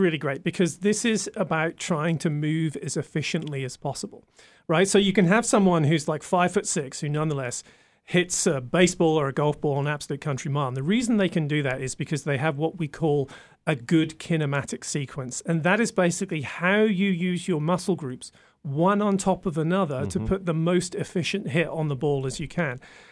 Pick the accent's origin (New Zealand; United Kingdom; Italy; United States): United Kingdom; England; I used to play cricket a lot as well, being English.